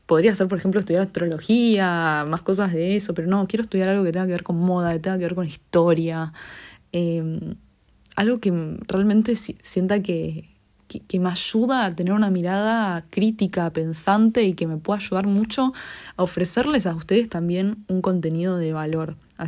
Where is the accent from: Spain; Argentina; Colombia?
Argentina; Me da miedo estar viviendo un periodo, no solo que lo veo en mi país, en Argentina, sino en todo el mundo